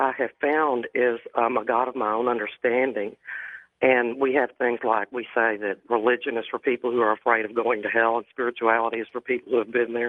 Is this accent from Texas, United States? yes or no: yes; Dallas, Texas, United States; I'm from Dallas.